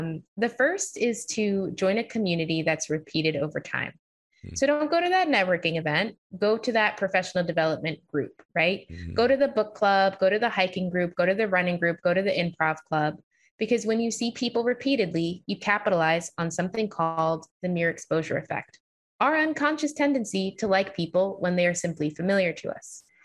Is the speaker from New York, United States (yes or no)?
yes; New York, United States; I grew up in New York, so I had never experienced racism before, at least not blatantly.